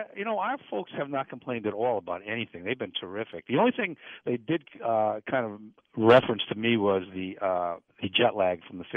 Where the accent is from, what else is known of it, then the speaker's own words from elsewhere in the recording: Providence, Rhode Island, United States; I'm from Providence, Rhode Island.